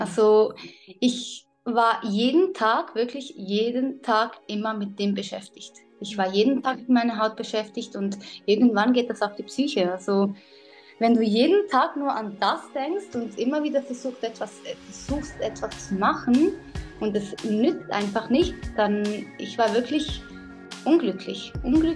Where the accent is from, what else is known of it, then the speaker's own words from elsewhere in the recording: Switzerland; ich bin 26 Jahre alt und bin aus der Schweiz.